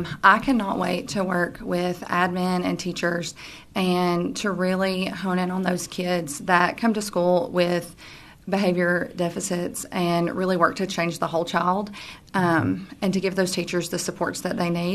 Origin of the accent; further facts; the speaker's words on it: Livingston, Tennessee, United States; I grew up in Livingston, Tennessee. I live in Alpine.